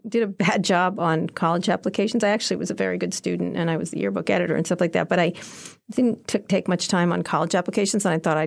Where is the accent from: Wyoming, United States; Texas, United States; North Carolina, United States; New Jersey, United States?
New Jersey, United States; Princeton; also born or lived in Philadelphia / Long Island; I grew up in Princeton, mostly. I was born in Philadelphia. I moved to Long Island when my dad died when I was five.